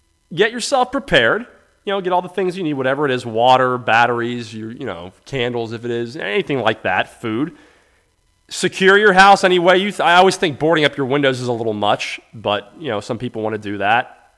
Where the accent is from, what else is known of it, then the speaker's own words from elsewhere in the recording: Florida, United States; I say, oh, I'm from Florida, people always want to go, oh, hurricanes